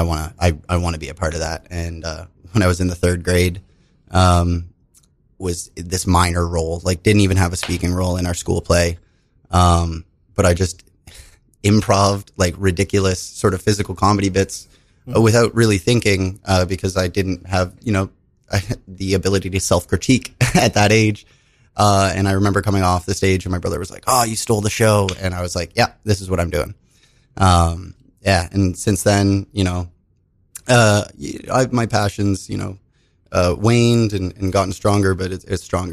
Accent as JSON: {"language": "English", "town": "Toronto", "region": "Ontario", "country": "Canada", "tie": "born there", "said": "I was born in Toronto, Canada."}